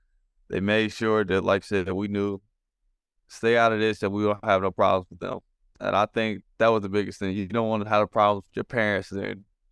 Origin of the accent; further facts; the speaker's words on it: Detroit, Michigan, United States; Yes, Southwest Detroit. There's so many different parts of Detroit if you ask a lot of people.